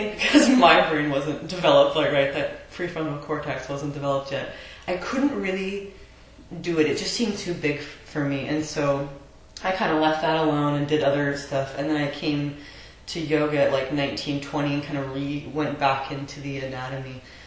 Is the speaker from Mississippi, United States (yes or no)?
no; Ketchikan, Alaska, United States; I grew up in Alaska in this small town called Ketchikan.